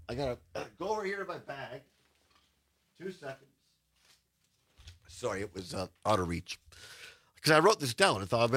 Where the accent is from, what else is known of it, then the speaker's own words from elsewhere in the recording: Richland Center, Wisconsin, United States; It was a big thing for us. We come in from Richland Center and, ooh, get to have a hot Sam.